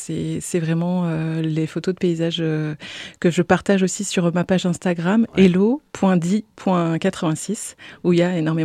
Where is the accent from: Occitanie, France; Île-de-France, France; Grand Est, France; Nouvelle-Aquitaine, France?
Nouvelle-Aquitaine, France; born there; Je suis née dans la Vienne, oui, en Sud-Vienne, vers Valence du Poitou.